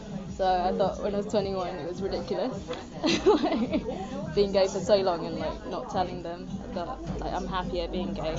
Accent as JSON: {"language": "English", "town": "Brighton", "region": "South East England", "country": "United Kingdom", "tie": "born or raised there", "said": "growing up in Brighton has been easy because it is the capital gay."}